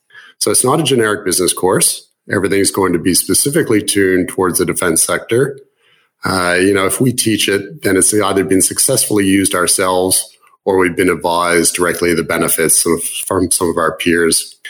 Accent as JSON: {"language": "English", "country": "Canada", "accent": "Canadian", "said": "my accent is Canadian"}